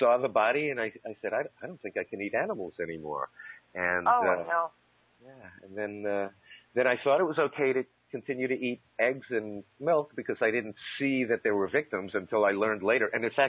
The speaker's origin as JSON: {"language": "English", "town": "New York City", "region": "New York", "country": "United States", "tie": "born or raised there", "said": "You know, I grew up in Nueva York, and, you know, there it was, I really didn't, in New York City, you really don't know the source of your food."}